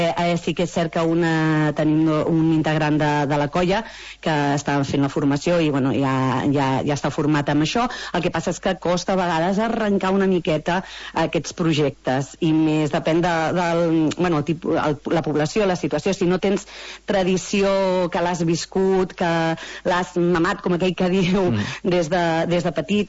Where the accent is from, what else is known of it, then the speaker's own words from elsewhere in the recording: Begur, Catalonia, Spain; aquí, som de Begur, no?